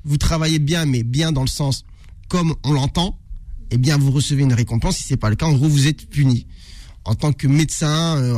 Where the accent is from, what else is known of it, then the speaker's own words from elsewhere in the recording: Tourcoing, Hauts-de-France, France; now in Paris, France; moi, je viens de Tourcoing, je viens du Nord, j'ai pas une famille de médecins